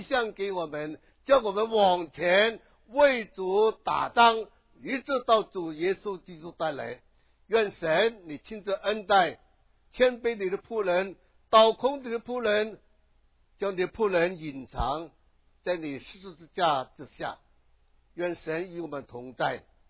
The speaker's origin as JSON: {"language": "Chinese", "region": "Guangdong", "country": "China", "first_language": "Cantonese", "second_language": "Chinese", "said": "我站在大家面前讲国语呢，我有点害怕，因为我是广东人，广东人讲官话真的很难呢。"}